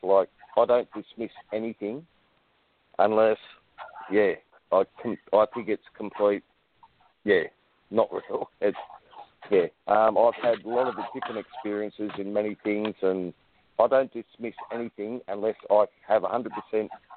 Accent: New South Wales, Australia; I'm from New South Wales, mid-north coast of New South Wales. I'm about maybe 200 miles north of Sydney.

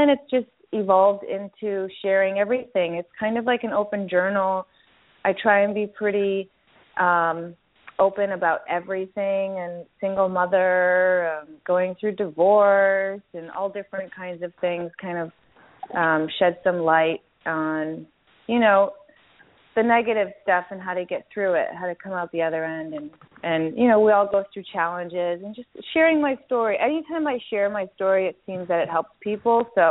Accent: Chicago, Illinois, United States; I was always kind of a little different, especially for back then and growing up in Chicago, which is pretty conservative.

